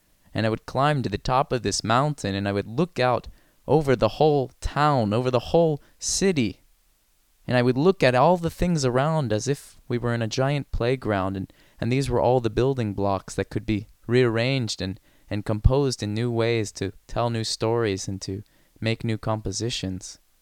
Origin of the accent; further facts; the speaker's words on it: San Antonio, Texas, United States; I grew up in San Antonio, Texas, and there I amassed a small library of books about the history of chairs.